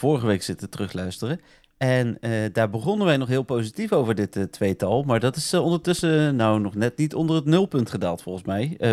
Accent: North Brabant, Netherlands; Dat deed mij goed als Brabander.

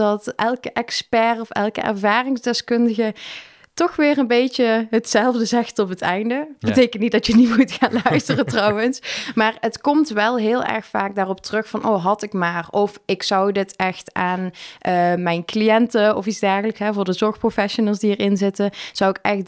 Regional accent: Netherlands; hoe wij als Nederlanders daartegen aankijken

